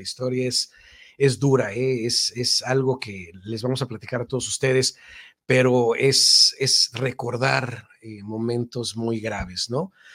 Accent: Ocotlán, Jalisco, Mexico; nosotros somos originarios de Ocotlán, Jalisco, en Guadalajara.

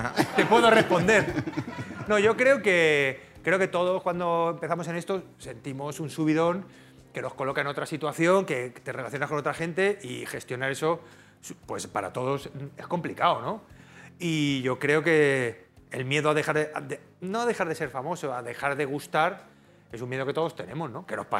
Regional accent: Albacete, Castilla-La Mancha, Spain; Soy el Dostoyevsky de Albacete.

